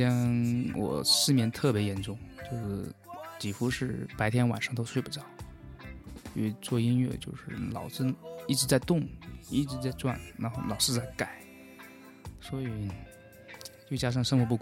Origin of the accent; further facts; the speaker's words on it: Jiangxi, China; 有些歌会写用我们江西方言的方式来写